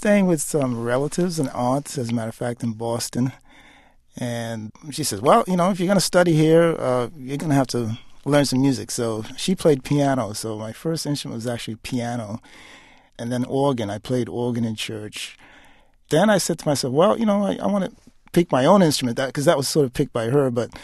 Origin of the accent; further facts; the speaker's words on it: St. Thomas, U.S. Virgin Islands; I used to teach in my hometown of St. Thomas, the Virgin Islands.